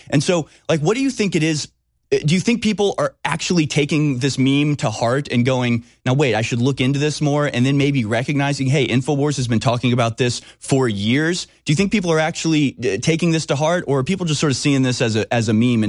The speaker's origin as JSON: {"language": "English", "town": "Houston", "region": "Texas", "country": "United States", "said": "I'm from Houston as well. Shout out to H-Town."}